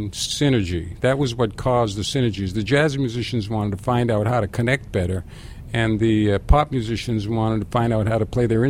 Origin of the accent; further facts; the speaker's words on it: Boston, Massachusetts, United States; One thing I regret, though, in growing up in the Boston area, now we're talking about classical music, is that Symphony Hall, the famous great concert hall that hosted so many incredible musicians through the early 1900s